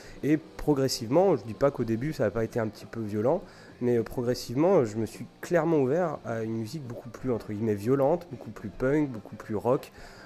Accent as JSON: {"language": "French", "town": "Bourges", "region": "Centre-Val de Loire", "country": "France", "said": "quand on est de la région centre, moi je viens de Bourges."}